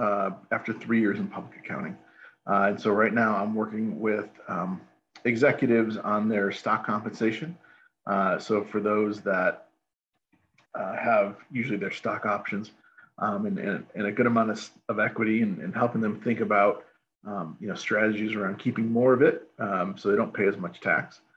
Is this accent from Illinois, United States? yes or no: yes; Chicago, Illinois, United States; I grew up in Chicagoland as a kid, and then ended up getting into accounting